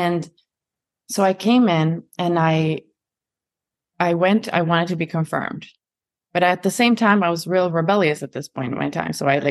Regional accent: Sweden; I grew up in Sweden

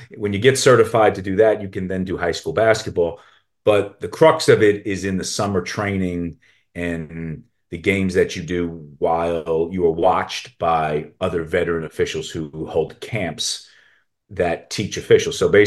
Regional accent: Brooklyn, New York, United States; So I grew up in Brooklyn, New York

